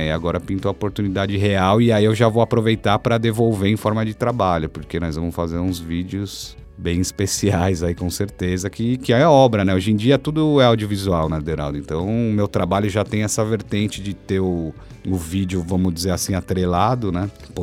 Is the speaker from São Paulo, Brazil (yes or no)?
yes; São Paulo, Brazil; also born or lived in Caraguatatuba; eu sou de São Paulo, né? E muito criança a gente foi morar no litoral de São Paulo, em Caraguatatuba. Quando eu tinha, sei lá, uns 4, 5 anos. Aí eu voltei para São Paulo com uns 12.